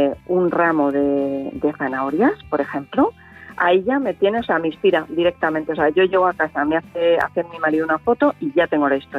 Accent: Castilla-La Mancha, Spain; soy de Castilla-La Mancha y es una tierra muy de sofritos, muy de tener siempre en casa ajo, cebolla, una buena patata.

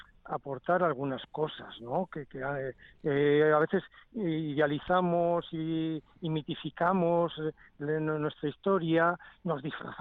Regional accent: Basque Country, Spain; por lo menos en el País Vasco, si seguimos existiendo como vascos es gracias a la jota

